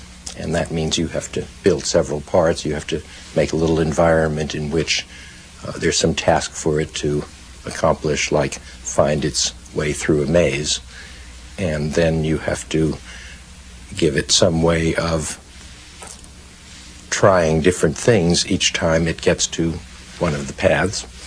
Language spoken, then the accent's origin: English; New York, United States; I grew up in New York, and my father was a surgeon who had all sorts of instruments